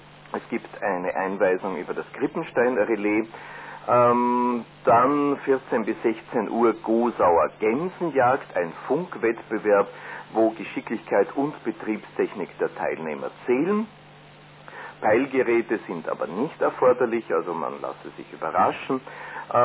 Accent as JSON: {"language": "German", "region": "Eastern Austria", "country": "Austria", "said": "wir haben zwar alle sehr gemotschkert, wie man das hier bei uns in Ostösterreich sagt"}